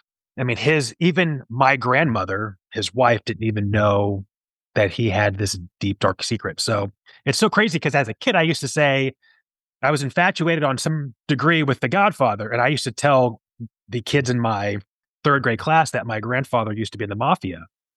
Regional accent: Kansas City, United States; I grew up in Kansas City, and at the age of four, my parents began to take my brother and I.

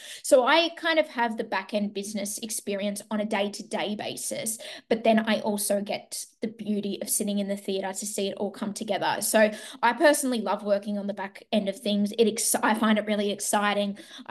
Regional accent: Sydney, New South Wales, Australia; got to perform the lead role of Morrigan for 300 friends and family in my hometown of Sydney.

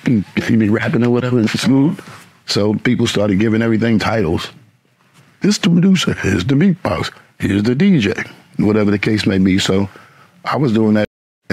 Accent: New York City, New York, United States; I was raised in the Bronx my whole life.

